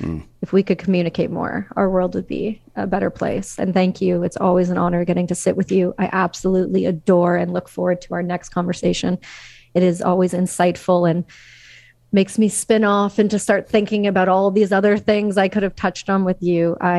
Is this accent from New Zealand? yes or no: no; Canada; Our rights as Canadian citizens, my right as a Canadian citizen, my son's right as a Canadian citizen, my husband's right.